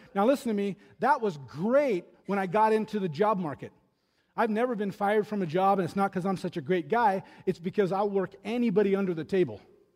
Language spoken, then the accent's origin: English; California, United States; Now, we're from Southern California. So we had the LA Kings and Wayne Gretzky